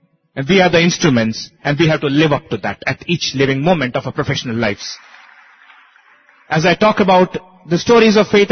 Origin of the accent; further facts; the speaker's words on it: Mumbai, Maharashtra, India; I came from Bombay, and shocked to the core, I had never seen something like this happen back home.